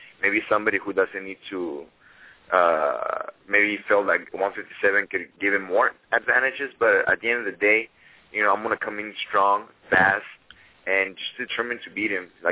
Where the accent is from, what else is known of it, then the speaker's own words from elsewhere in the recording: Guadalajara, Jalisco, Mexico; Los Angeles to me is like Guadalajara too. So I'm from Guadalajara